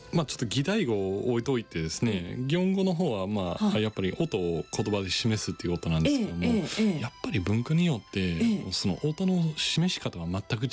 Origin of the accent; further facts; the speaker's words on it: Australia; Japanese is a second language; そうですね、まあ、あの人口3000人ぐらいの町からさらに1時間ぐらい離れた牧場で育ったんですよね。